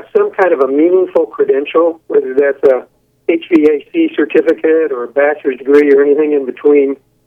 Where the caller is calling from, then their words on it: Topeka, Kansas, United States; I'm over here in Topeka.